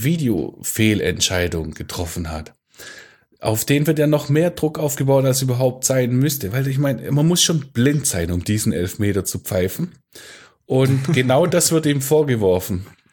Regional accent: Sindelfingen, Baden-Württemberg, Germany; Also ganz früher bin ich im Eichholz aufgewachsen.

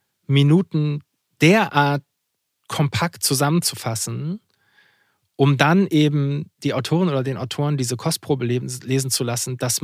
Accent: Hamburg, Germany; born there; Ja, ich bin in Hamburg geboren.

